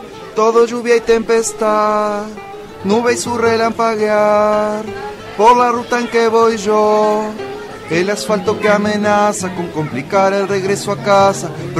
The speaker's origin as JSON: {"language": "Spanish", "region": "Montevideo", "country": "Uruguay", "also_born_or_lived": "Canelones", "said": "Soy de Montevideo, estaba volviendo a Montevideo. Viví unos años en Canelones, pero hace mil años eso. Soy de Montevideo."}